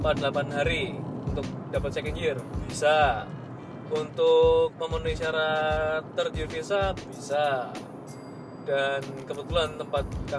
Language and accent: Indonesian; Yogyakarta, Special Region of Yogyakarta, Indonesia; Cuman kalau di aku dari Jogja gitu kan benar juga ada pabrik tebu.